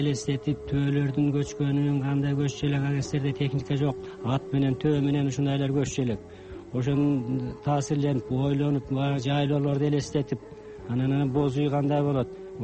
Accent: At-Bashy, Naryn Region, Kyrgyzstan; Ат башы өзүңүздөр билесиз, жалаң жайыттуу жер болот, мал чарбачылык жер болот. Бала кезимен туулуп өскөн жерлерин бүт жайлоодо жүргөндөн ушул … деп ушул биринчи обонум чыкты эле.

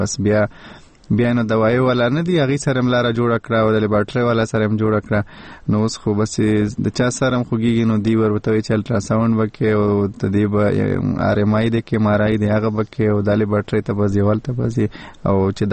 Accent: Jalalabad, Nangarhar, Afghanistan; زه د جلال آباد يم

